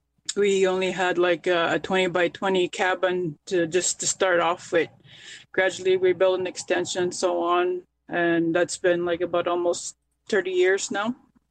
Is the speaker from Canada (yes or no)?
yes; Barrier Lake, Quebec, Canada; I was raised in Barrier Lake, which is also known as Rapid Lake. I used to live with a community there till I was maybe 14, 15 years old.